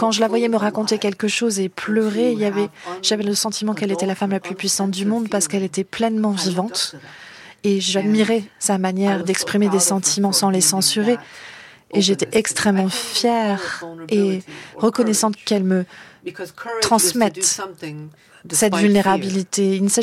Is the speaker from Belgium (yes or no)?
no; Hartford, Connecticut, United States; les souffrances que moi j'ai vues aussi en grandissant à Hartford, dans le Connecticut